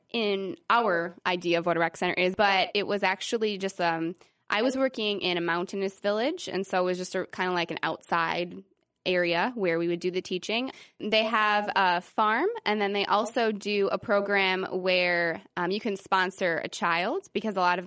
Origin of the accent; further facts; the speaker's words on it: Brown Deer, Wisconsin, United States; also born or lived in Kewaskum; I grew up in Brown Deer